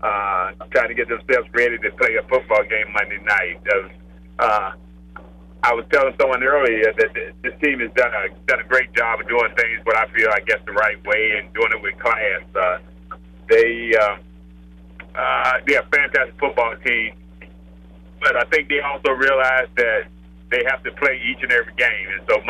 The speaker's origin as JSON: {"language": "English", "region": "Virginia", "country": "United States", "tie": "born or raised there", "said": "I was just up there in Virginia, my hometown there."}